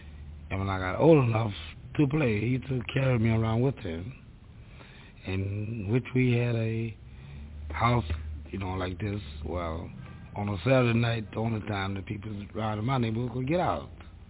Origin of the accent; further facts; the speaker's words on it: Pelahatchie, Mississippi, United States; I'm from Pelatchie, Mississippi, which is a small, small town.